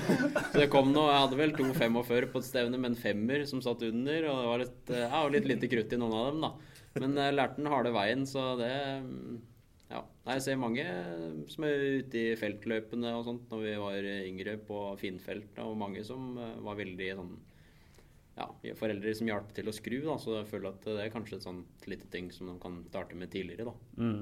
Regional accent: Mysen, Østfold, Norway; så var det noen kompiser hjemme på Mysen som inviterte meg og spurte meg og lyst til å være med og skyte på Eisbergbanen.

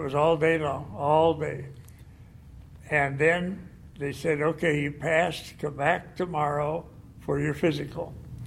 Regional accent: St. Mary's, Ohio, United States; I grew up in Ohio. Mm-hmm. And I graduated from high school and went. My home was in a little town named St. Mary's, 60 miles north of Dayton.

